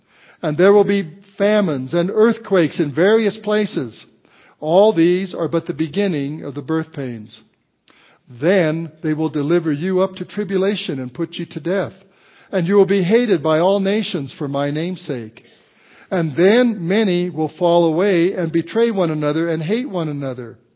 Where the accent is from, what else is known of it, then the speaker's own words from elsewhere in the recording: Walsenburg, Colorado, United States; my hometown of Walsenburg, Colorado